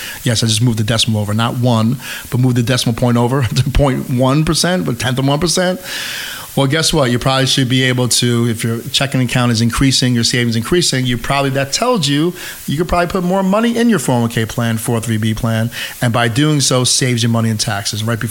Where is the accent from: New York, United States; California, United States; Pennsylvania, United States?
New York, United States; Montrose; I'm from the area, live in the area my whole life. Actually, I grew up in Montrose, went to Hendrick Hudson High School.